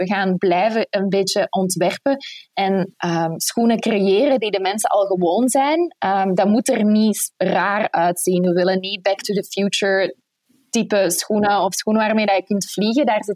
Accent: Belgium; Voor mij als Belg, die zelf ook van nature redelijk pessimistisch en nuchter is

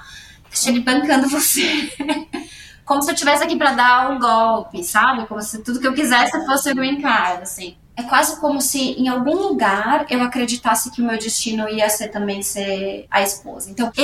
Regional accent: Brazil; Eles percebem pelo sotaque e perguntam, ah, da onde você é e tal. E daí quando você fala Brasil, parece que vira algo exótico, assim, sabe? Eles falam, nossa, você é do Brasil.

